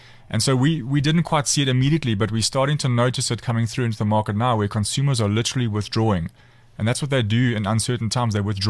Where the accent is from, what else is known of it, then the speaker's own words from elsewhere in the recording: Durban, KwaZulu-Natal, South Africa; I am from Durban.